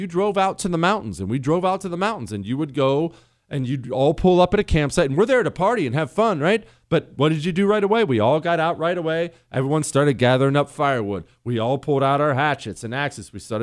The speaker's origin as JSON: {"language": "English", "town": "Bozeman", "region": "Montana", "country": "United States", "tie": "born or raised there", "said": "I grew up in Bozeman, Montana. You've never heard of it. I think it was 30,000 people when I grew up there, 35,000 people."}